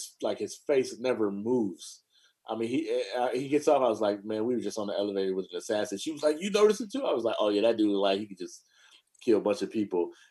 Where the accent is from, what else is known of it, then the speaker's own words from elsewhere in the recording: Oakland, California, United States; Like, I mean, look, the streets was tough. I grew up in East Oakland.